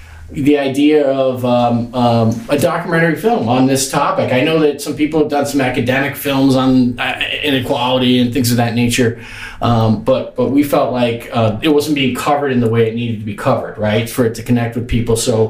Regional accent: Massachusetts, United States; also born or lived in Minneapolis / New York City; now in St. Petersburg, United States; I grew up in Massachusetts, spent some time in New York City as well, lived there for about 6 years. But we moved here, my wife and I moved here about in 2017.

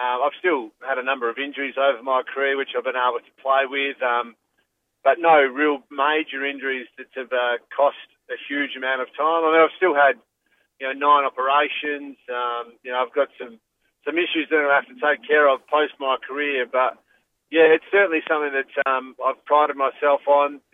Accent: Adelaide, South Australia, Australia; when I was younger, growing up in Adelaide

